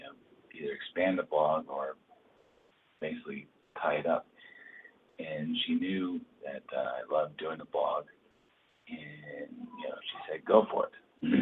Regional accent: Alexandria, Virginia, United States; My folks are originally from Chicago. I grew up here in Alexandria and went to T.C. Williams and the Alexandria Public Schools, St. Stephen's as well for a bit.

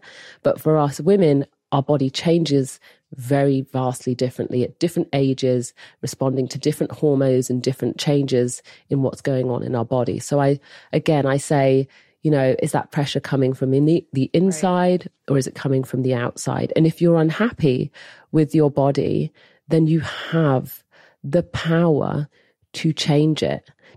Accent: England, United Kingdom; I'm a British Olympian.

